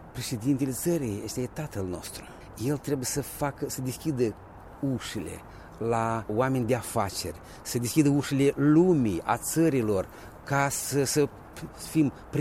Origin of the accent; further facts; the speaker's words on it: Moldova; Iarăși, suntem moldoveni